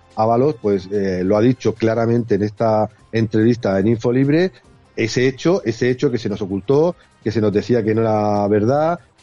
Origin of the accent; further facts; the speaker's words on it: Region of Murcia, Spain; más allá de lo que sucedió en mi tierra, en Murcia